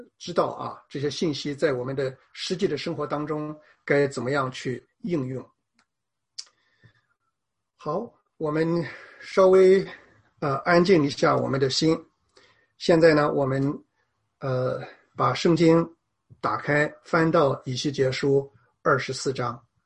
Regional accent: China; 我们中国人有一句话啊，叫做出离愤怒，脱离悲伤啊

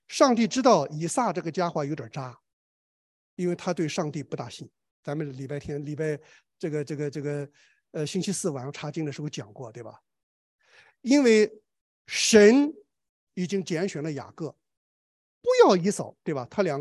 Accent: China; 我虽然我们中国人，但是我们不再用入乡随俗

